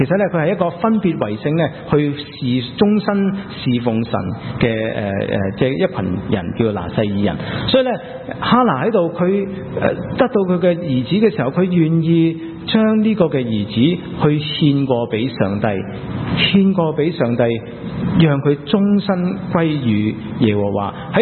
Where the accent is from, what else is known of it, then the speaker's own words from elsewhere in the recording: China; 这个很不同的，我们中国人的父母，我们望子成龙，很多时候我们有很多期望在我们的仔女上